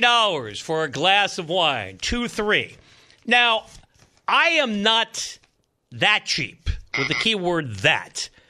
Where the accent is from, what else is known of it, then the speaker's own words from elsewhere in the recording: East Coast, United States; So I'm from the East Coast, where if you tip huge, what do you know?